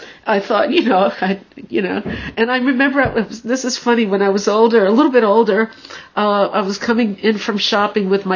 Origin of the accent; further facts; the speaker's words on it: New Hyde Park, New York, United States; also born or lived in Manhattan / Jamaica; Well, I was born in Manhattan. I grew up in Long Island in a town called New Hyde Park. But I also kind of grew up partly in Jamaica because I spent a lot of time with my grandparents.